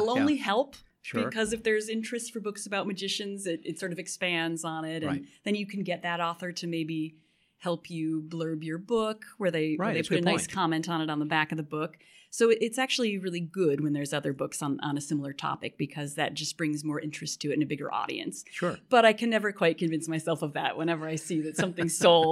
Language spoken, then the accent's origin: English; Chicago, Illinois, United States; moved away as an adult; also born or lived in New York; now in Los Angeles, United States; I love Chicago. Going back there this weekend. And I lived there my first 18 years. Then I went to New York, so I've had the extreme weather of Chicago and New York, but I love LA the best.